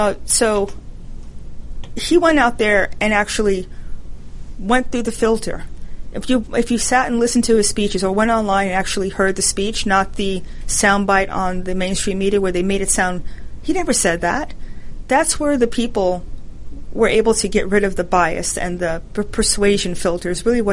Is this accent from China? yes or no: no; New York, United States; I'm from New York, so I know him from living there.